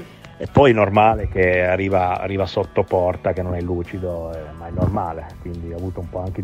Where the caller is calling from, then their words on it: Paris, Île-de-France, France; Bonjour, sono da Parigi, buongiorno.